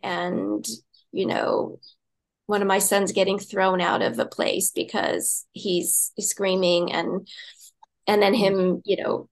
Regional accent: United States; So my home country is the U.S.

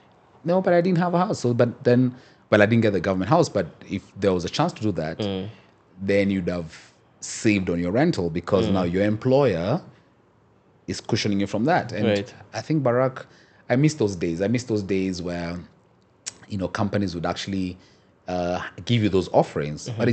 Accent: Kenya; Let me speak now as a Kenyan.

